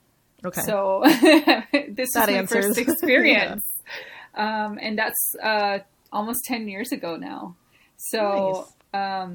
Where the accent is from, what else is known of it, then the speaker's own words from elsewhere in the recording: Minnesota, United States; A little bit about me. I grew up in Minnesota and kind of a super adventurous kid.